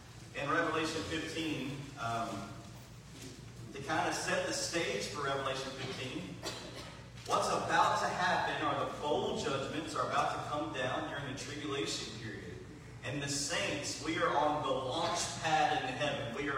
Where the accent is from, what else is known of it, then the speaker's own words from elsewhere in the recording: McKenzie, Tennessee, United States; I grew up in McKenzie.